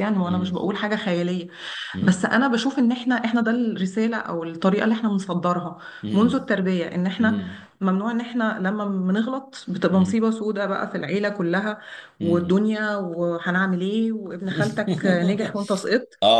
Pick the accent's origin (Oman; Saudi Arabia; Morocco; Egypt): Egypt; انا بتكلم على المحيط برضو يعني بتاعنا، يعني كمصريين وكده